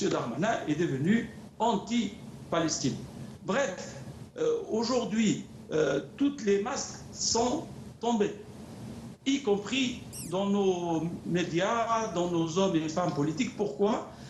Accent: France; je suis français comme vous, c'est-à-dire français, c'est-à-dire méditerranéen.

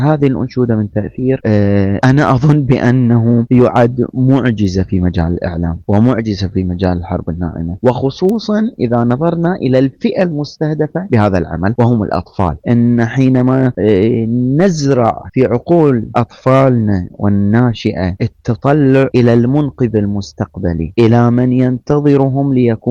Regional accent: Bahrain; عندنا في البحرين

